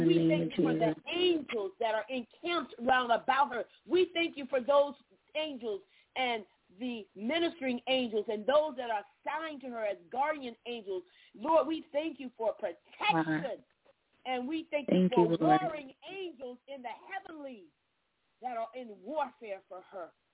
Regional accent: Orlando, Florida, United States; I grew up in Orlando area. 6 years old, we moved to a town. Our address was still Orlando. But we actually live physically in a town, which is the oldest black municipality in the southeastern United States.

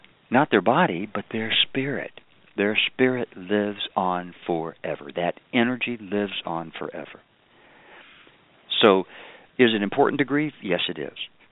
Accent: Kentucky, United States; She's from South Carolina. I'm from Kentucky.

